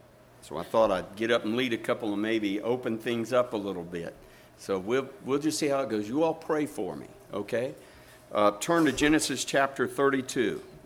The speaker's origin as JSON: {"language": "English", "region": "Southern United States", "country": "United States", "said": "Jacob wrestles with this man until you can tell I'm from the South. You hear wrestle?"}